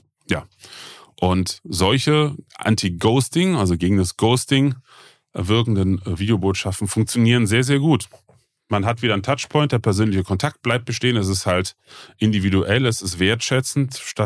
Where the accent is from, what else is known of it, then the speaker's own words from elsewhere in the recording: Rhineland, Germany; er kommt immer schön im Rheinland, bei uns im Rheinland